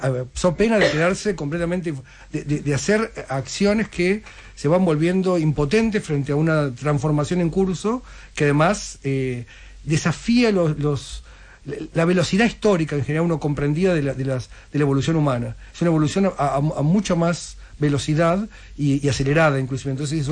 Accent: Miramar, Buenos Aires Province, Argentina; also born or lived in Mar del Plata / La Plata / Netherlands; now in Córdoba, Argentina; Nací en Mar del Plata, Miramar, viví en Miramar mi niñez. La Plata después Holanda y después Córdoba.

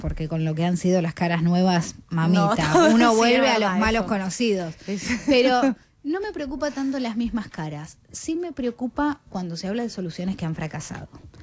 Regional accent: Bahía Blanca, Buenos Aires Province, Argentina; Yo soy de Bahía Blanca.

